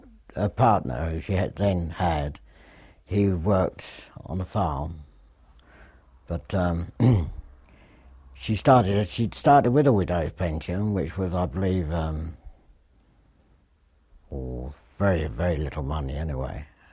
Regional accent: Dagenham, London, United Kingdom; born there; 9/10/1926, 9th of October 1926, in Dagenham. I don't know whereabouts in Dagenham, but I was born in Arnold Road, Dagenham, in Essex. Well, it was then Essex. It's now Greater London, I believe.

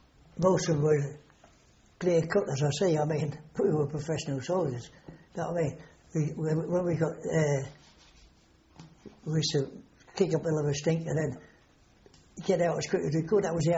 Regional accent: London, United Kingdom; born there; Where are you born? Oh, I was born in London.

